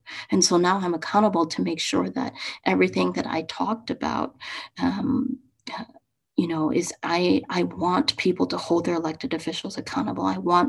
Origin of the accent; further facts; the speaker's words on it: Madison, Wisconsin, United States; For me, growing up in Madison, I had very few Asian friends. I had very few Asian American friends.